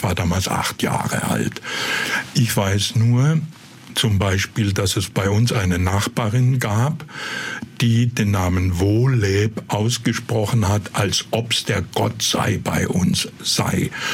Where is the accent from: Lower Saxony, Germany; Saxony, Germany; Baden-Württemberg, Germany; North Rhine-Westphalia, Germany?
Baden-Württemberg, Germany; Nagold; ich stamme aus Nagold und wir sind dann immer über der Knie bis ins Badische runtergefahren